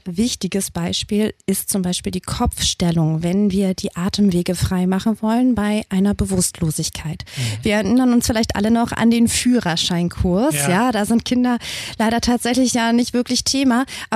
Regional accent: Hamburg, Germany; also born or lived in Teterow; ich habe aber viele Jahre in Hamburg gelebt, bin damals schon als Kind nach Hamburg gezogen und habe dort gelernt

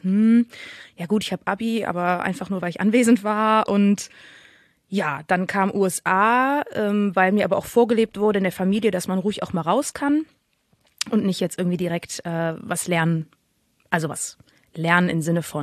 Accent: Bonn, North Rhine-Westphalia, Germany; ich komme aus Bonn.

